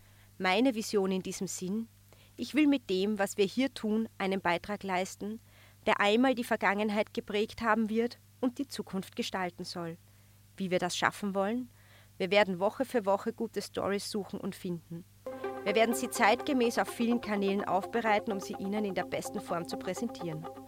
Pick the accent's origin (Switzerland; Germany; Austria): Austria; Upper Austria; born there; Ich bin in Oberösterreich geboren.